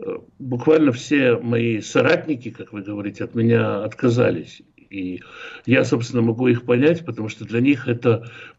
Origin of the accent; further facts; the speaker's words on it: Israel; also born or lived in Kazakhstan; Родился я в Казахстане, но большую часть жизни провел в замечательной стране под названием Израиль, где с детства получал классическое еврейское образование